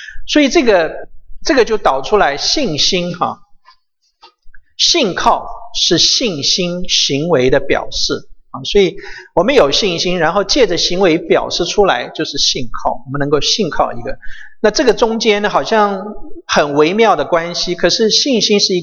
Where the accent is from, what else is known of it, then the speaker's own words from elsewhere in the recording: China; 我们中国人是喜欢说什么眼见为信